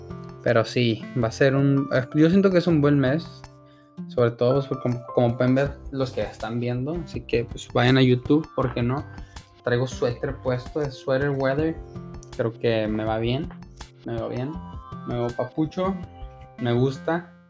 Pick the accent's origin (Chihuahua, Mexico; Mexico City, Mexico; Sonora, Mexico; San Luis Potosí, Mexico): Chihuahua, Mexico; Ciudad Juárez; pues fueron en Ciudad Juárez, Chihuahua, de donde yo soy.